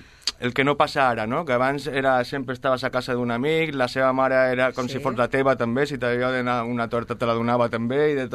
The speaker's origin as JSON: {"language": "Catalan", "town": "Sabadell", "region": "Catalonia", "country": "Spain", "tie": "born or raised there", "said": "Jo vaig néixer aquí a Sabadell, el Nen Jesús era abans, no?, quan jo vaig néixer, i soc d'un barri de Cifuentes. Jo soc de barri."}